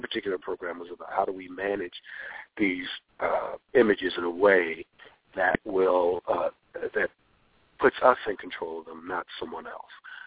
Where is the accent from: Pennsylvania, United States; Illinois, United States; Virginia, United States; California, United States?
Pennsylvania, United States; Philadelphia; No. I grew up in Philadelphia. I grew up in North Philadelphia.